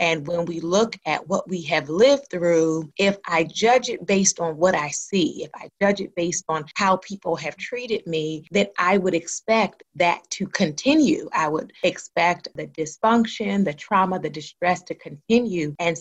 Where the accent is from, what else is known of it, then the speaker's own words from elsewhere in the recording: Baltimore, Maryland, United States; those things combined with growing up in Baltimore, where unfortunately there is a lot of community violence, gave me a heart for trauma